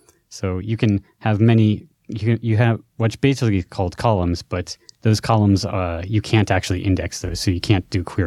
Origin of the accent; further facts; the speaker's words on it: Maryland, United States; moved away as an adult; now in Japan; I'm originally from Maryland, actually, from the near DC. So, but I moved to Japan about 10 years ago.